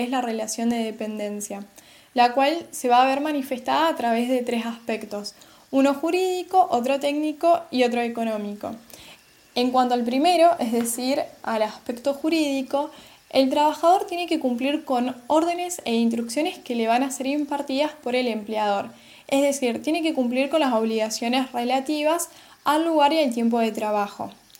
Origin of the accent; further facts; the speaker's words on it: Paraná, Entre Ríos, Argentina; soy de Paraná, Entre Ríos y actualmente me encuentro cursando mi sexto año de la carrera de abogacía